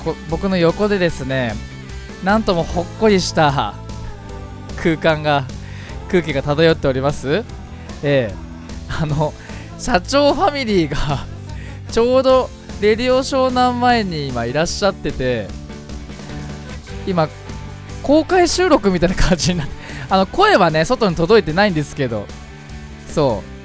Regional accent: Fujisawa, Kanagawa, Japan; この番組は藤沢出身の俳優タレントとして活動する

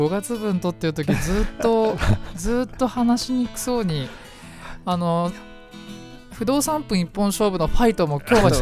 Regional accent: Fujisawa, Kanagawa, Japan; 藤沢出身の俳優タレントとして活動する

